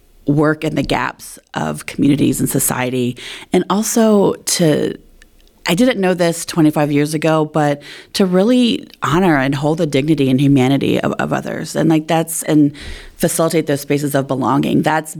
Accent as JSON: {"language": "English", "town": "Hilliard", "region": "Ohio", "country": "United States", "tie": "born or raised there", "said": "I'm from Ohio. I'm from Columbus, adjacent. Grew up in Hilliard."}